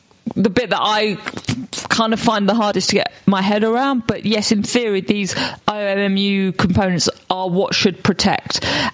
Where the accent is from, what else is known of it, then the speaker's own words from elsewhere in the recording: United Kingdom; No, obviously I'm British.